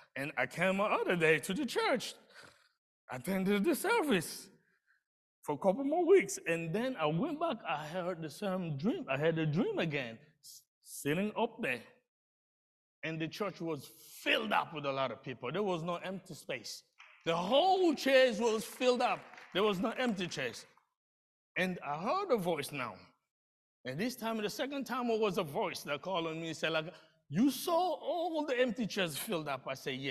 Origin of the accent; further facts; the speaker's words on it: Angola; now in Kenosha, United States; I'm from Angola.